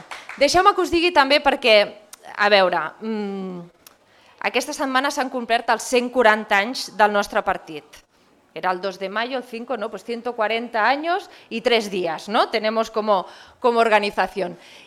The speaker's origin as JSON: {"language": "Catalan", "region": "Catalonia", "country": "Spain", "said": "I no pot ser que tinguem un govern que el que fa és dividir-nos com a catalans"}